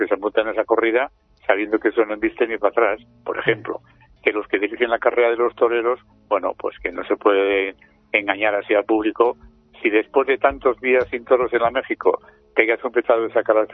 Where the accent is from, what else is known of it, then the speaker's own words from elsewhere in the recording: La Rioja, Spain; Bueno, y como riojano nos veremos el día 13 también en Madrid.